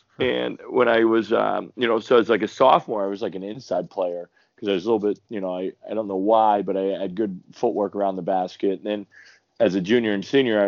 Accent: Pittsburgh, Pennsylvania, United States; I grew up outside the Pittsburgh area, and so I went to parochial school

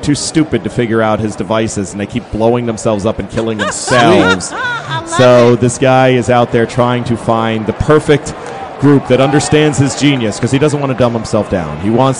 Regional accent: New Jersey, United States; moved away; I've been down there for about 30 years, but but you can't scrub the Jersey out of you. It's in your DNA.

